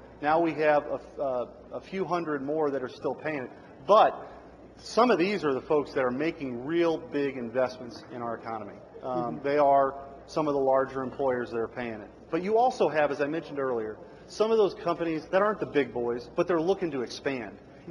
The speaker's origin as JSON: {"language": "English", "town": "St. Louis", "region": "Missouri", "country": "United States", "said": "And as you and I know, we come from the St. Louis area."}